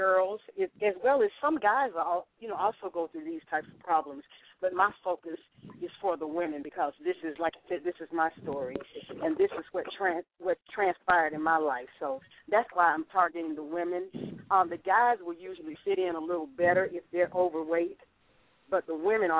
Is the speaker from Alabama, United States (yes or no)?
yes; Montgomery, Alabama, United States; I'm originally from Montgomery, and I did quite a bit of traveling.